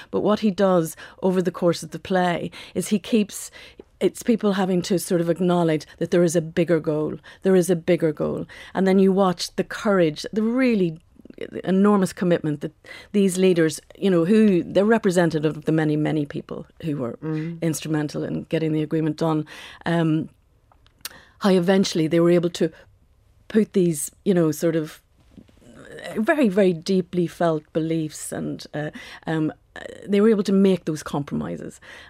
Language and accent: English; Northern Ireland, United Kingdom; I grew up outside of Belfast, and I grew up in a housing estate. And it was very divided. And I grew up in a Protestant housing estate on the fringes of Belfast.